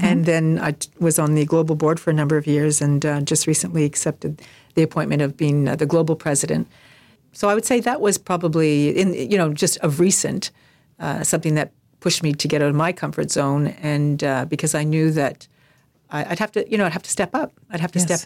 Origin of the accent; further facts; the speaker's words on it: Canada; And so I guess I just so happen to be Canadian.